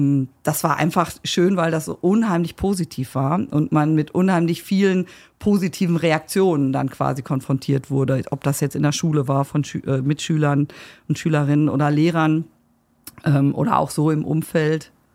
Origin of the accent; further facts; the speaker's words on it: Recklinghausen, North Rhine-Westphalia, Germany; Ich bin ja in Recklinghausen aufgewachsen.